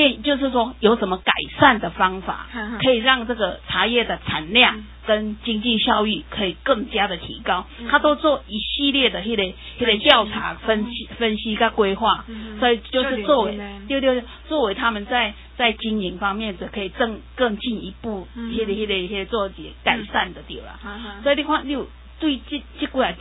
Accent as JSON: {"language": "Chinese", "country": "Taiwan", "said": "我们台湾人"}